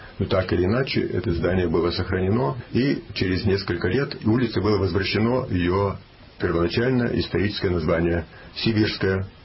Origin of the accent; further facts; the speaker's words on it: Perm, Perm Krai, Russia; moved away; И тогда впервые для меня появилась возможность после почти 29 лет навестить мой родной город Пермь.